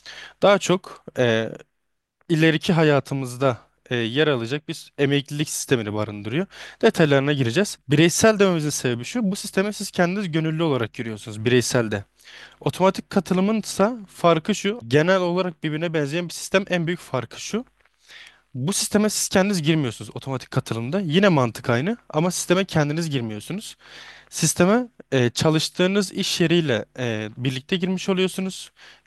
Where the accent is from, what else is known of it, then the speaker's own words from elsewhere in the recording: Şehitkamil, Gaziantep, Turkey; born there; 26 Nisan 2002 Şehitkamil Gaziantep doğumluyum.